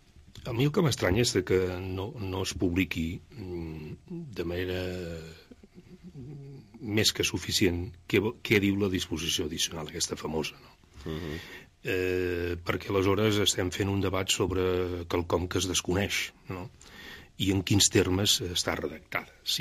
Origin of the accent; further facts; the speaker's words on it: Sant Feliu de Guíxols, Catalonia, Spain; jo soc de Sant Feliu de Guíxols